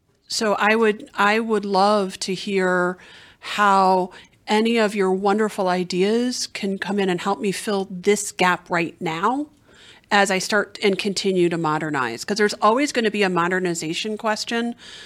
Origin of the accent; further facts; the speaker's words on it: Wisconsin, United States; An old-fashioned bar, because I'm from Wisconsin, so we talk about that.